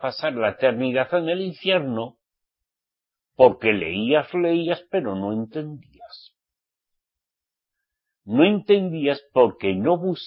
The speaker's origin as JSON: {"language": "Spanish", "country": "Spain", "said": "yo como español me encantaba el marisco."}